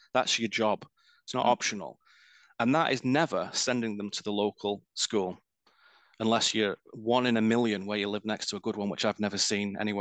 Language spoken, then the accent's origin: English; England, United Kingdom; it's very sobering to remember, especially as an Englishman